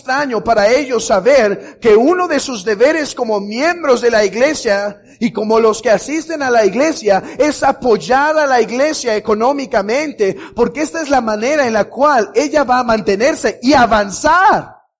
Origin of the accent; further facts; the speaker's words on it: Mexico; Y hermanos, creo que como mexicanos, este tema nos espanta.